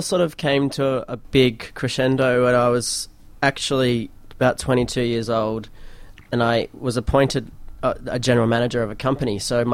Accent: Frankston, Victoria, Australia; I grew up in Frankston, and as soon as I got my licence, I would drive up to the city

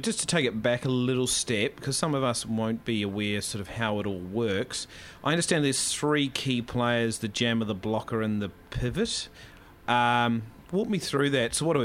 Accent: Northcote, Victoria, Australia; Well, I'm from Darabin in Northcote.

